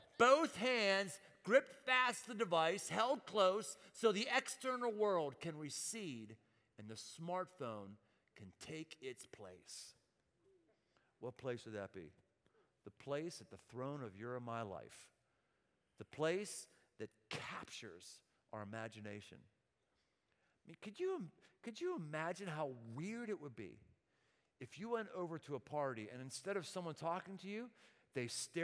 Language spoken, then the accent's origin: English; Murrysville, Pennsylvania, United States; I grew up on Evergreen Drive in Murraysville up till 6th grade